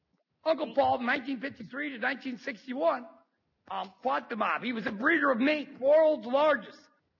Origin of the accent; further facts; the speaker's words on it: Fruitland Park, Florida, United States; I'm a very concerned citizen. I'm from Fruitland Park, Florida. 34731.